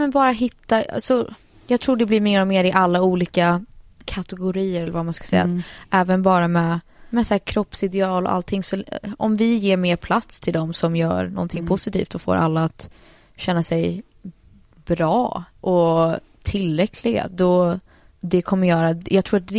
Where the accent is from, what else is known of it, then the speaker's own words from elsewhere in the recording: United States; För jag tror när jag växte upp och jättemycket i USA